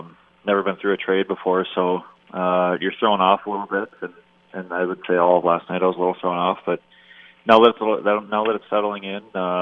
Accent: Hermantown, Minnesota, United States; now in Winnipeg, Canada; But I grew up in Hermantown, Minnesota, which is right outside of Duluth, Minnesota. When we moved to Minnesota, it was in the year 2000, 2001

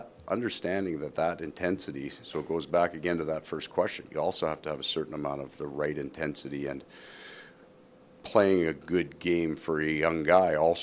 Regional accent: Sault Ste. Marie, Ontario, Canada; So I grew up in Sault Ste. Marie, and the unusual thing is we got all the Montreal Canadian games.

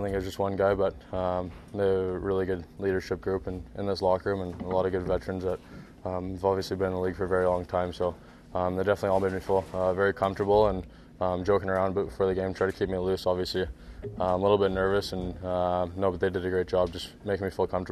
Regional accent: California, United States; Growing up in California, it's not easy.

